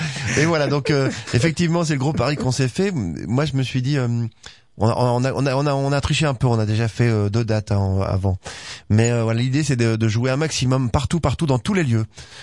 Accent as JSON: {"language": "French", "town": "Auchel", "region": "Hauts-de-France", "country": "France", "tie": "born there", "said": "Il y a Auchel, ma ville natale, en avril."}